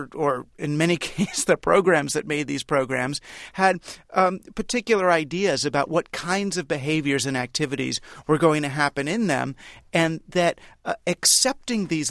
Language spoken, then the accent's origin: English; New York City, New York, United States; I grew up in New York City and I just thought cities had grid patterns.